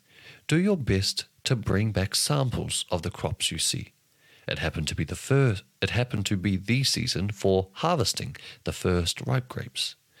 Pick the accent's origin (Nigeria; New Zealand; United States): New Zealand; accent: New Zealand; In my New Zealand accent, I struggle pronouncing any of them.